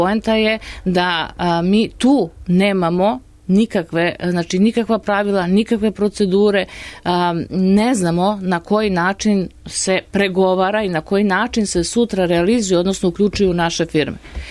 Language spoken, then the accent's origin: Serbian; Valjevo, Kolubara District, Serbia; s obzirom da ja dolazim iz Valjeva